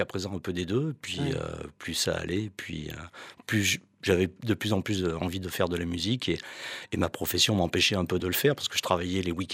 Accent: Salers, Auvergne-Rhône-Alpes, France; Voilà, je suis originaire de Salers.

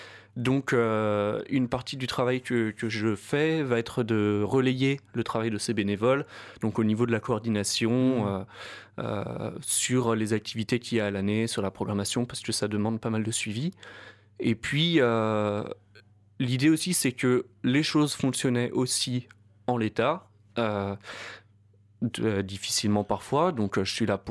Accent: Lyon, Auvergne-Rhône-Alpes, France; Effectivement, j'arrive tout juste en Haute-Loire. Moi, je suis né, j'ai grandi à Lyon.

